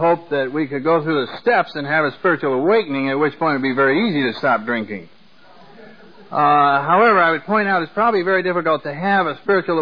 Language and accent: English; New England, United States; now in California, United States; I come from New England, and it's ironic. Here we are out in the beautiful coast of California